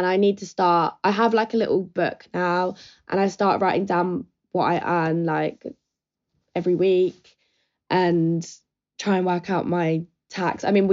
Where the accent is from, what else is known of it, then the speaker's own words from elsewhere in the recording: Brighton, South East England, United Kingdom; I'm 21, I'm from Brighton.